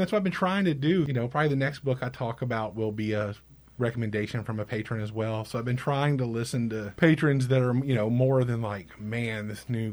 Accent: Galveston, Texas, United States; as growing up around Galveston, there's plenty of shady beach hotels

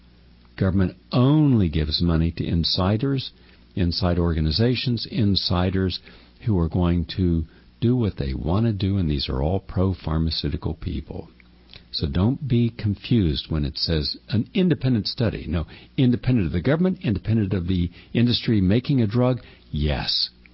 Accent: West Virginia, United States; Editorial from the Charleston Gazette in my home state of West Virginia

